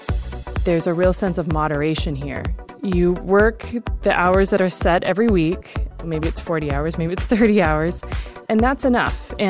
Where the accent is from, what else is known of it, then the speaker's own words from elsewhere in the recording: United States; now in Germany; I'm an American journalist, and I'm living in Germany. I've been here off and on since 2010.